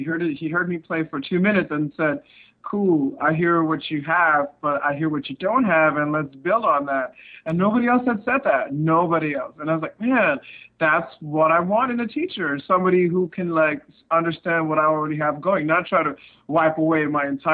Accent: India; also born or lived in Middle East / Australia; I grew up not only in India, but like I was spent time in the Middle East, spent time growing up in like Australia, in different parts of Asia

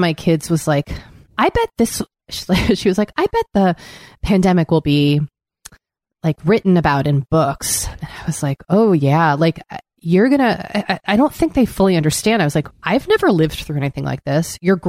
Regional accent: East Coast, United States; seasonal depression from growing up in the East Coast and that still lingers.

